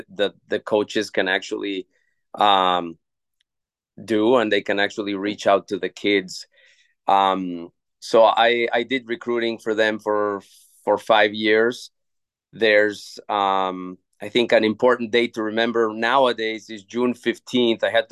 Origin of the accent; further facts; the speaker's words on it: Mexico City, Mexico; English is a second language; I'm originally from Mexico City, and I started playing tennis when I was 12 years old.